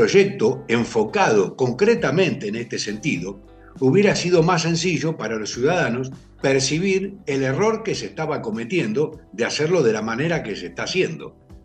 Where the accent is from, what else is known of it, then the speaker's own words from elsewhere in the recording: Argentina; moved away; como argentino, aunque esté lejos, lo siento en el alma, como cualquier argentino que está ahí o que está afuera